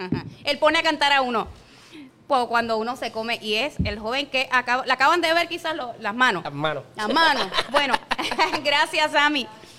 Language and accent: Spanish; Puerto Rico; Yo soy caribeña, tú lo sabes. Yo soy boricua ahí, de clavo pasado caribeña.